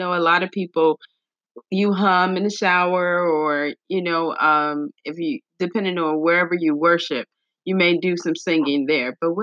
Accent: Illinois, United States; I was raised in Illinois, born in Indiana, so.

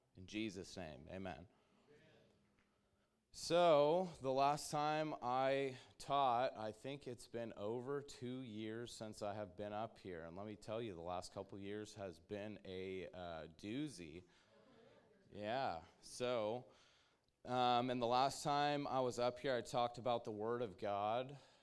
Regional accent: Kennewick, Washington, United States; I was born and raised in Kennewick, probably, 10 or 12 minutes away from here.

